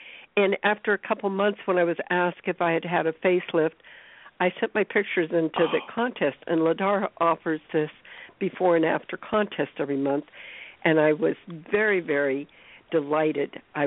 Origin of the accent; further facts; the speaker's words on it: Ohio, United States; You did invite me on, and I am from Ohio.